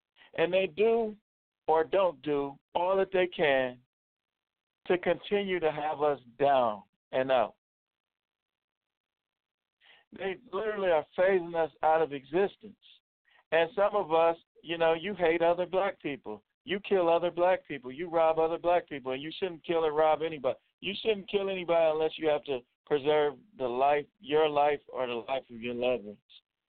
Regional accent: Milwaukee, Wisconsin, United States; For those of you that didn't know, I am from Milwaukee, Wisconsin.

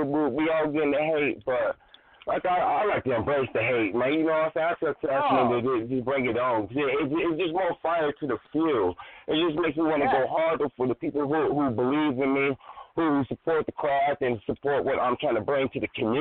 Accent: Utah, United States; also born or lived in Washington; when I lived out in Washington, motherfuckers thought I was a black Mormon, man, because I tell them I'm from Utah.

